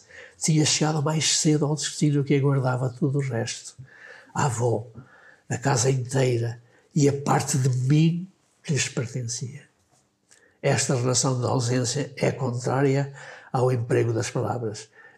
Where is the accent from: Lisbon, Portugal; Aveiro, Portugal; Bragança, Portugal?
Bragança, Portugal; Macedo de Cavaleiros; Era a minha terra, por assim dizer, Chassim é Maçã de Cavaleiros.